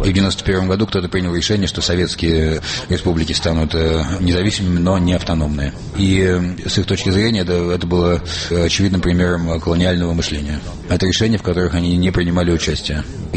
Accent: France; Russian is a second language; Я вырос во Франции

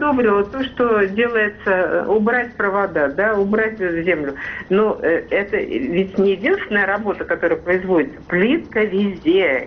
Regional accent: Moscow, Russia; born there; Я вот, понимаете, это мои родные места. Я в Москве родилась

